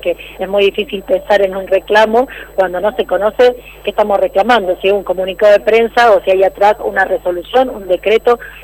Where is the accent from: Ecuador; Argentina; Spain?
Argentina; Santa Fe; somos personas y santafesinas y santafesinos que nos gusta ir al diálogo